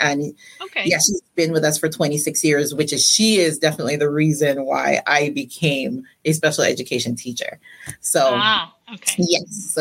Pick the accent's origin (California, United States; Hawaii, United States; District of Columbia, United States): Hawaii, United States; Kalihi; I was born and raised in Hawaii, in a small town called Kalihi, and, definitely will always be home in my heart.